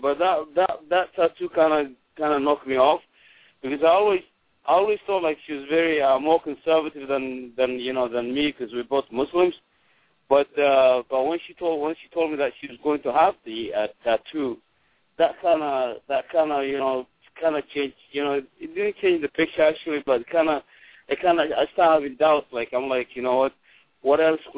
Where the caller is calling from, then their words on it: Pennsylvania, United States; I live in Columbus, Ohio, but right now I'm calling from you. I'm probably somewhere between Pittsburgh and Breezewood, Pennsylvania, on the turnpike on I-70.